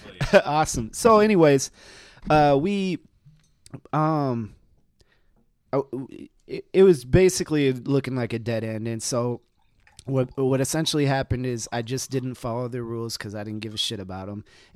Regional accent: Minneapolis, Minnesota, United States; I'm born and raised in Minneapolis, and so I'm big on, you know, our community doing the things that we should do for our people.

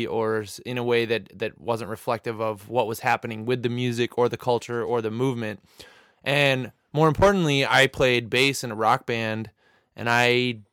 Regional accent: Salt Lake City, Utah, United States; I grew up in Salt Lake City, Utah

